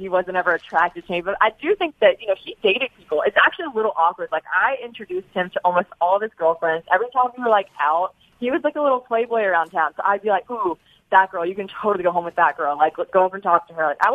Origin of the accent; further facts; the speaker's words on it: South Carolina, United States; No, I'm from South Carolina. I'm from a little more south.